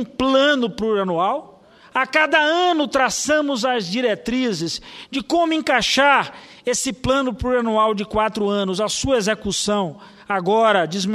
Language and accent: Portuguese; Bahia, Brazil; é essa estrutura que a gente teve a oportunidade de emprestar, enquanto baianos, ao povo do Acre